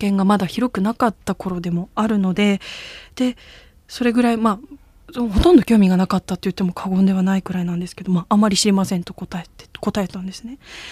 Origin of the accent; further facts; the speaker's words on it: Iwate, Japan; 私の出身が、本州の、はい、まあ東北にある岩手県というところなんですけれども